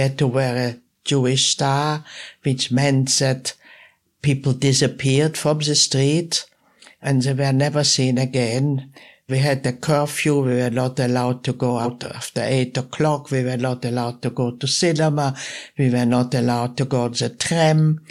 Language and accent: English; Vienna, Austria; I said, I come from Vienna. She said, oh, you speak German? I said, yes.